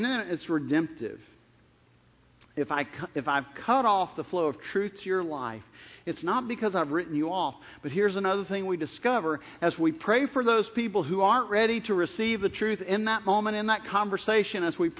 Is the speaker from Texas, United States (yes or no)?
no; New Orleans, Louisiana, United States; I was in Shreveport, that's where I was saved, but I would go back down to New Orleans, my hometown, I would visit with family